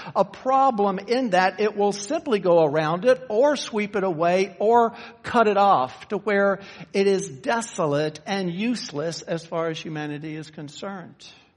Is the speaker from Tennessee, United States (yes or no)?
yes; Memphis, Tennessee, United States; Most of you know that Kay and I grew up in Memphis, Tennessee.